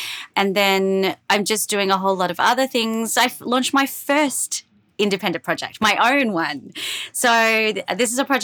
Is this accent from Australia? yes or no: yes; Australia; now in Brooklyn, United States; Yes, I am Australian with my accent.